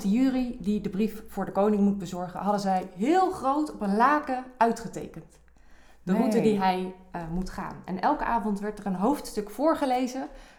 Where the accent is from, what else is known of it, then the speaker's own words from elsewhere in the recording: Werkhoven, Utrecht, Netherlands; Ik kom uit Werkhoven en in Werkhoven heb je Jong Nederland.